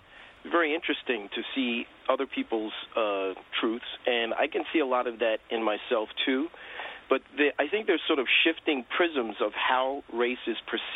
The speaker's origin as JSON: {"language": "English", "town": "New York City", "region": "New York", "country": "United States", "tie": "born or raised there", "said": "So, yeah, now, I grew up in Harlem, so I went through a lot of flack"}